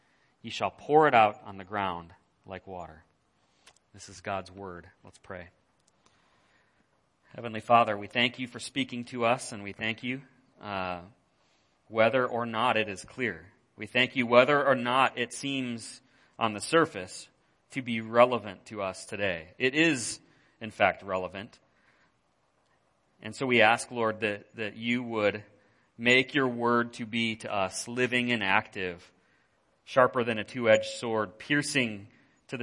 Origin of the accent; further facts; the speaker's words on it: Northern US, United States; I grew up in the North.